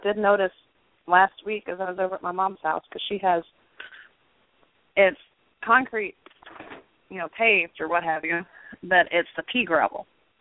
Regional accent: Louisiana, United States; I mean, I grew up in Louisiana. And down there, you know, we didn't have paved driveways so much or gravel.

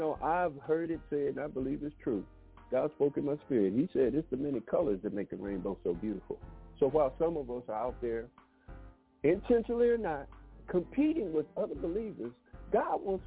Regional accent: Detroit, Michigan, United States; And if anybody knows about beauty, I grew up in Detroit.

